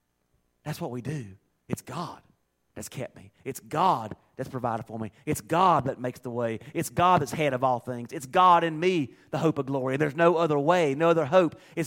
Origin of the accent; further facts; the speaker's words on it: United States; Because I am an American, and I believe in liberty.